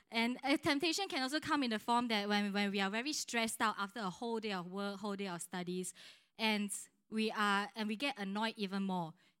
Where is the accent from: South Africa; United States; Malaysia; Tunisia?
Malaysia; English is a second language; growing up in Malaysia, I'm born in a Christian home.